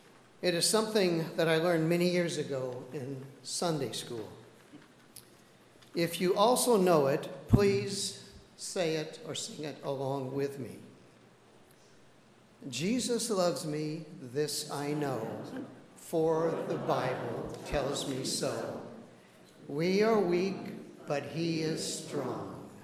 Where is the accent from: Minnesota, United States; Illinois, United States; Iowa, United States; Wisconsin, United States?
Iowa, United States; I know it's corny, but I'm from Iowa. So corny is good, right?